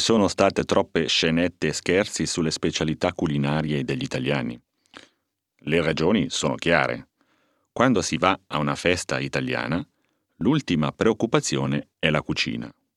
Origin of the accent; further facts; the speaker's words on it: Ticino, Switzerland; perché come ticinese, e quindi svizzero, mi parlavano subito in svizzero tedesco. Allora dovevo spiegare che anche con il passaporto rosso crociato preferivo parlare l'italiano.